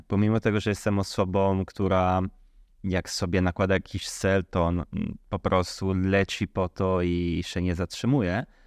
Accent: Italy; now in Poland; ja mam trochę korzeni polskich, bo mama jest Polka, tata jest Włoch, ale całe życie i wychowałem się we Włoszech. Od urodzenia do studia, po studia i zacząłem tam pracować.

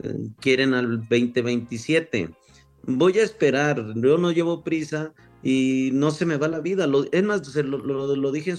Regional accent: Zacatecas, Mexico; Yo vengo de Zacatecas.

